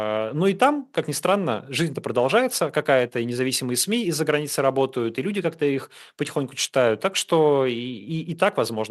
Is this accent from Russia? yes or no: yes; Ural, Russia; Я сам с Урала, я знаю этот регион.